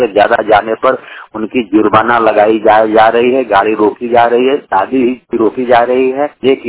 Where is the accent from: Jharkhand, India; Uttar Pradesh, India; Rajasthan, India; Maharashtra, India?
Jharkhand, India; Garhwa; मैं झारखंड गढ़वा जिले से हूँ। मैं अपने पलामू जिला से निवास स्थान से हटकर करीब 40 किलोमीटर के दूर पर हूँ।